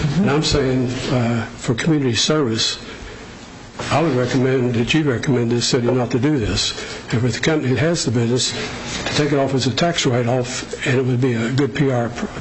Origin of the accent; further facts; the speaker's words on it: West Virginia, United States; But I came from West Virginia. They did the same thing to us.